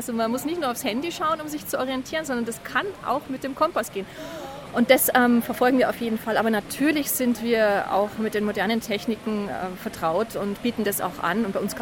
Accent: Munich, Bavaria, Germany; Ich bin selber Münchnerin

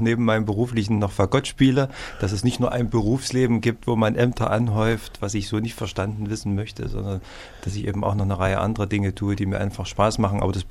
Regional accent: Zwickau, Saxony, Germany; born there; Geboren bin ich in der Robert-Schumann-Stadt Zwickau in Westsachsen.

